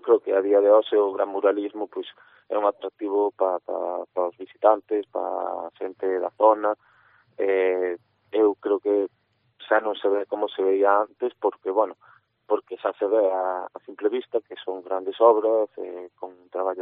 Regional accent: Lugo, Galicia, Spain; porque son aquí de Lugo

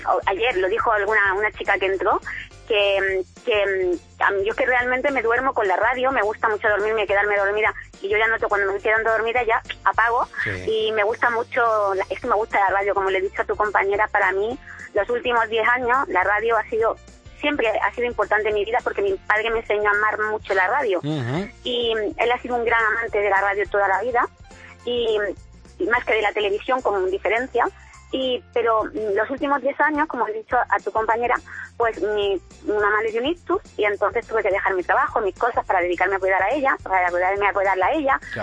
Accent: Granada, Andalusia, Spain; Soy granadina.

